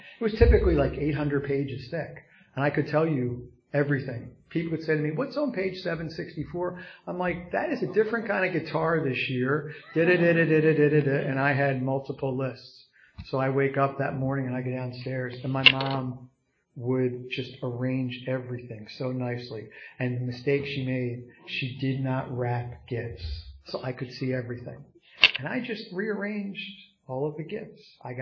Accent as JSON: {"language": "English", "town": "Philadelphia", "region": "Pennsylvania", "country": "United States", "tie": "born or raised there", "said": "I grew up in Northeast Philadelphia, so in Northeast Philadelphia, you typically would start drinking between the age of 12 and 13."}